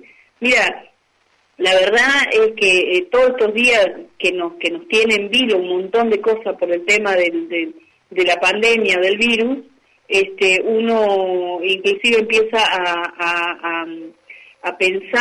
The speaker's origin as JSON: {"language": "Spanish", "country": "Argentina", "said": "nuestra Constitución dice que nosotros como argentinos, como ciudadanos, como vecinos"}